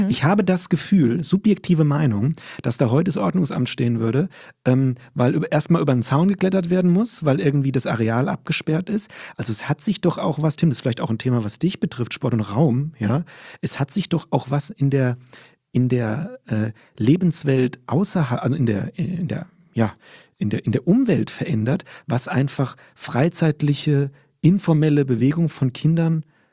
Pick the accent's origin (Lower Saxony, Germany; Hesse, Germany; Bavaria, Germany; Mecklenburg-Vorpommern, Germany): Hesse, Germany; Limburg; ich bin in Limburg groß geworden und da haben wir am Stadtrand gewohnt. Meine Eltern wohnen am Stadtrand, ja, relativ ländlicher Stadtrand.